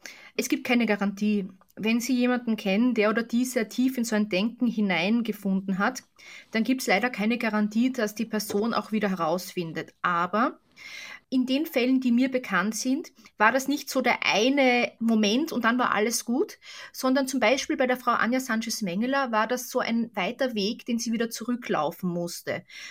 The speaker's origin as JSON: {"language": "German", "country": "Austria", "said": "Ich bin ja selbst aus Österreich. Und in Österreich hatten wir einen richtig harten Lockdown."}